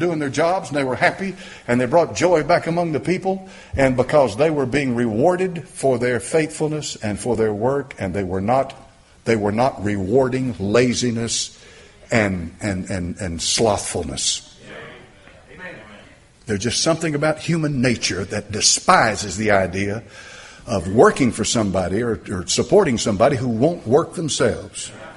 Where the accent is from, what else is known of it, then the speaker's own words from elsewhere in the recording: the South, United States; I mean, I grew up in the South, folks, and the people in the South, when I was born, 1946, everybody was going north to get jobs. Couldn't find any jobs in the South.